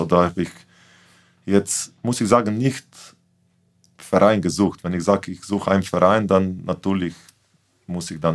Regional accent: Celje, Savinjska, Slovenia; also born or lived in Graz; now in Flensburg, Germany; weil wir waren nur eine Stunde weg von meiner Heimat Celje

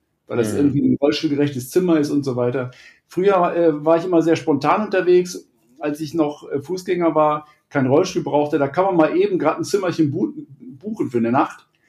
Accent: Husum, Schleswig-Holstein, Germany; Und wir kommen aus Husum und da, bis Husum musst du halt immer in Hamburg vorbei.

